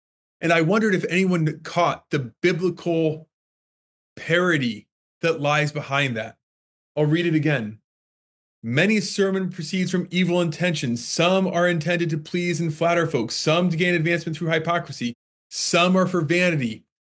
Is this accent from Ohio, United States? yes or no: yes; Steubenville, Ohio, United States; I'm from Steubenville, Ohio.